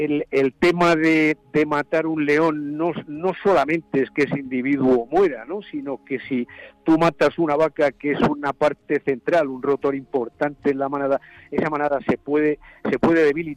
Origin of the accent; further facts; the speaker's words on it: Madrid, Community of Madrid, Spain; en mi casa de Madrid, porque yo nací en Madrid ciudad, ¿no?, en Chamartín.